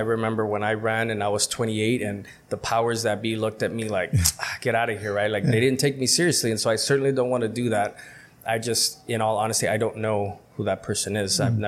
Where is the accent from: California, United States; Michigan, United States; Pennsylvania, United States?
California, United States; El Centro; also born or lived in Los Angeles; so I'm from El Centro, born in LA, but raised here in El Centro, a product of the community.